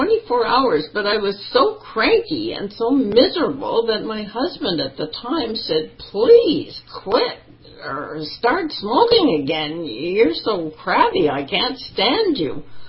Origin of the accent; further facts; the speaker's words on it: Canada; This was in Edmonton, Alberta. I'm a Canadian.